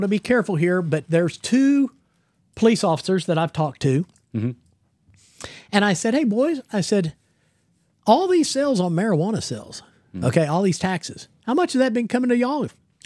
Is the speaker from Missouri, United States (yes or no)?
yes; Joplin, Missouri, United States; you know, I was raised up around Joplin, Missouri. Okay. And so that's kind of my old stomping ground up in there.